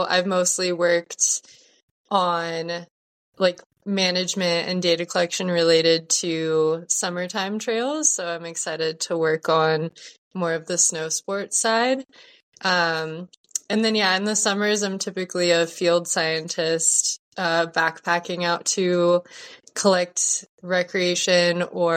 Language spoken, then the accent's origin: English; Anaheim, California, United States; what I had experienced growing up in Anaheim, where people, I think, kind of, you know, always had their guard up.